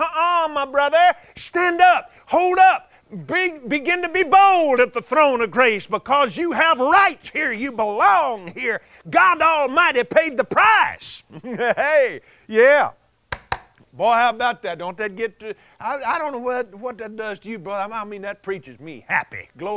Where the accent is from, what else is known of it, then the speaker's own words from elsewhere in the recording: Texas, United States; born there; just because I was born out here in West Texas.